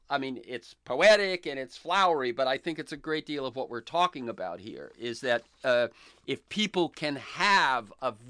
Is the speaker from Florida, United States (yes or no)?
yes; Florida, United States; I grew up in Florida.